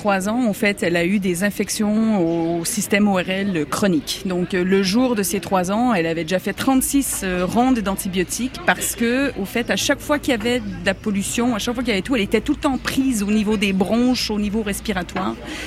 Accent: Montreal, Quebec, Canada; surtout moi qui viens de la ville, j'ai grandi à Montréal

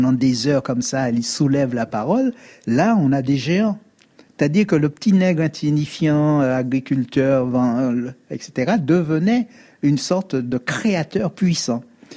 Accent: Fort-de-France, Martinique, France; born there; moi, je suis né dans l'univers urbain, je suis né à Fort-de-France, donc il n'y a pas de conteur.

